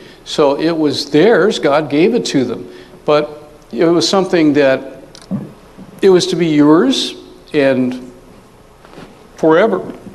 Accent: United States; And, you know, as Americans, you know, it's always been, I'm moving from East Coast to West Coast.

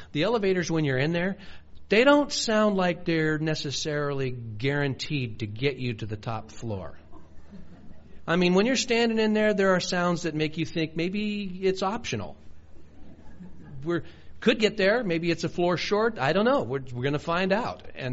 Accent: United States; I, as an American

